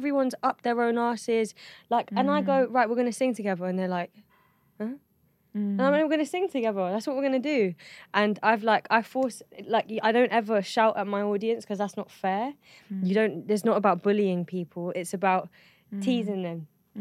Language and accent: English; London, United Kingdom; I'm from an area that provided me with that sense of community. You know, I grew up in South London. South London's known to have a huge community of ethnic minorities.